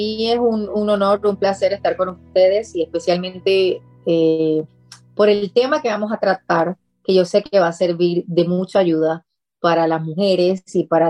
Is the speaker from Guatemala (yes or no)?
no; Puerto Rico; yo nací y me crié en Puerto Rico, donde mi primer idioma es el español. El español lo hablo todos los días